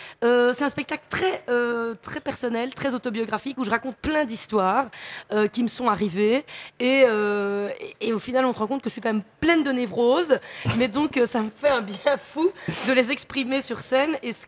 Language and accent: French; Liège, Wallonia, Belgium; on est c'est trois Liégeois, donc moi je suis belge d'origine liégeoise.